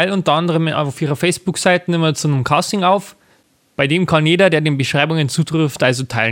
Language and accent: German; Frontenhausen, Bavaria, Germany; bin aus Frontenhausen